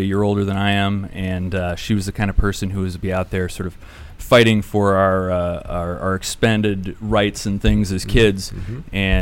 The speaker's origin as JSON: {"language": "English", "town": "St. Cloud", "region": "Minnesota", "country": "United States", "said": "Originally from St. Cloud, Minnesota."}